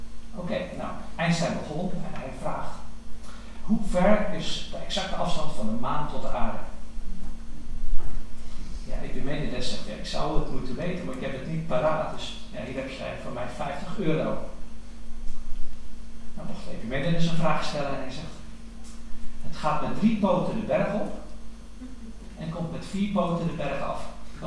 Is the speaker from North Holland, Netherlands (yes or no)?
no; Goes, Zeeland, Netherlands; in Goes waar ik vandaan kom. Hè, uit Goes, Jolanda en ik zijn uit Goes gekomen.